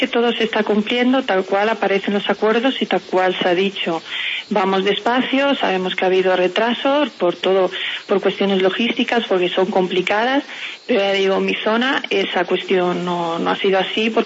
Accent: Madrid, Community of Madrid, Spain; born there; now in Cádiz, Spain; Yo soy nacida en Madrid, yo soy de la Armada Española, yo nací en Madrid, pero bueno, la base naval yo vivo desde hace ya 23 años en Cádiz, en el sur, en Cádiz.

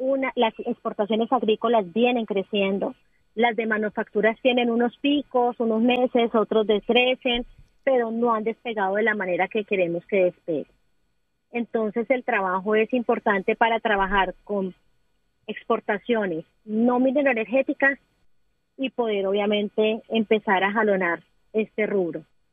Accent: Barranquilla, Atlántico, Colombia; yo creo que nosotros como barranquilleros y como empresarios, como emprendedores, hay que acoger esta clase de eventos

